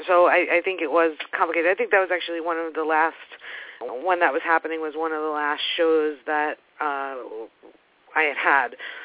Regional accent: Brooklyn, New York, United States; I'll attribute that to that I'm from Brooklyn.

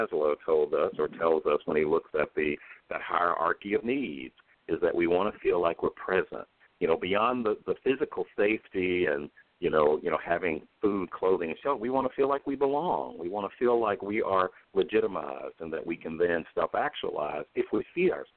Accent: the South, United States; I did know, though, growing up in the South, though

